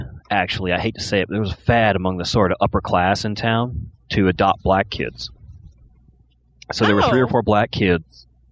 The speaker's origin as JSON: {"language": "English", "region": "Massachusetts", "country": "United States", "said": "I'm from Massachusetts, so I've seen black people, so it's no big deal to me."}